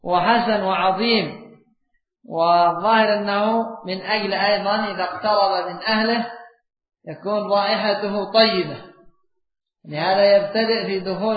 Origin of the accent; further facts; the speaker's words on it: Yemen; والقات عندنا في اليمن أيضا يذهب اللثة